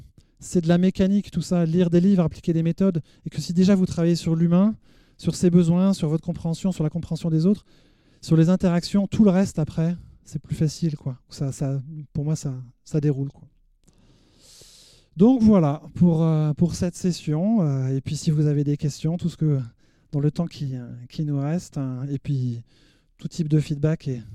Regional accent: Rennes, Brittany, France; Donc moi je viens de Rennes

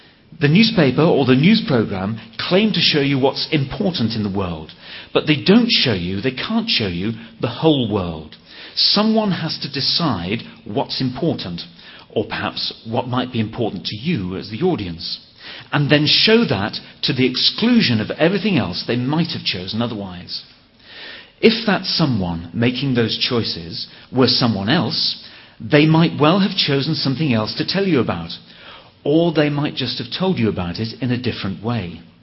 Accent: England, United Kingdom; Okay, I'm going to speak in English because I'm English.

